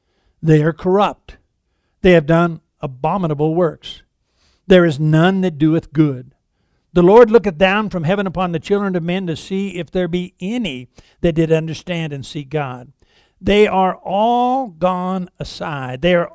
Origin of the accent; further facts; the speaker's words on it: Colorado, United States; when I say I'm from Colorado, I'm always ready to duck